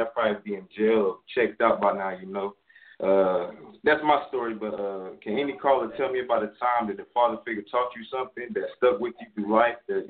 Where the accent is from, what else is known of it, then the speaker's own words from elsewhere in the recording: Baltimore, Maryland, United States; From my situation growing up in Baltimore, when I was young, I didn't have my pops at first.